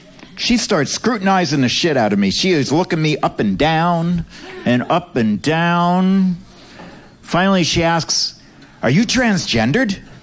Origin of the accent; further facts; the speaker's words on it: New Jersey, United States; Oh, New York, I'm from the other coast. I'm from New Jersey, where fuck you is a greeting.